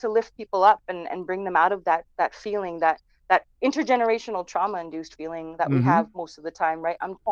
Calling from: Edmonton, Alberta, Canada; I'm calling in from the home base here in Edmonton, Alberta.

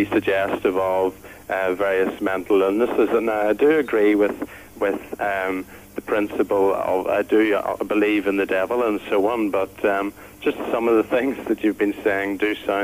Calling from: Belfast, Northern Ireland, United Kingdom; From Belfast. I'm a Christian.

